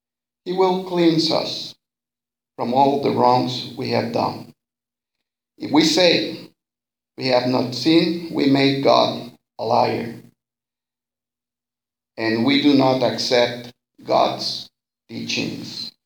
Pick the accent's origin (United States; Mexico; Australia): Mexico; now in Montreal, Canada; I'm an immigrant from Mexico, and I've been living here in Montreal for the last 6 years.